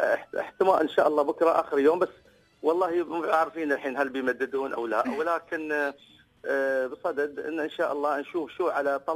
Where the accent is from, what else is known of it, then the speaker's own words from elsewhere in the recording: United Arab Emirates; أنا كفنان إماراتي